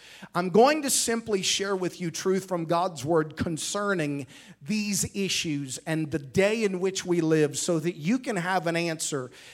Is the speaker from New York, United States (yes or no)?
no; Norman, Oklahoma, United States; also born or lived in South; Matter of fact, the town I spent most of my life growing up in, Norman, Oklahoma, because the university had tremendous diversity there.